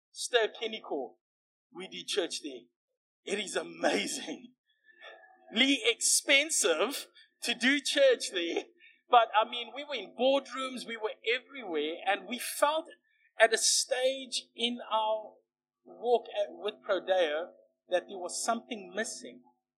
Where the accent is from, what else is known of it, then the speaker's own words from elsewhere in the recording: Secunda, Mpumalanga, South Africa; now in Cape Town, South Africa; So we're from Secunda. I was born and raised.